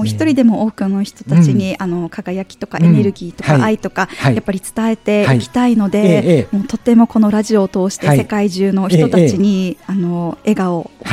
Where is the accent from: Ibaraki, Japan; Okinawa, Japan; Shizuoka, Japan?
Okinawa, Japan; 沖縄出身、沖縄生まれの